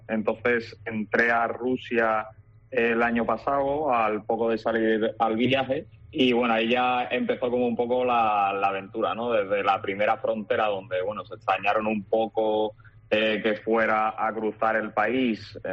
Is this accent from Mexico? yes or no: no; Sanlúcar de Barrameda, Andalusia, Spain; Magallanes y Elcano salieron de Sanlúcar para dar la vuelta al mundo. Y pues esa es mi tierra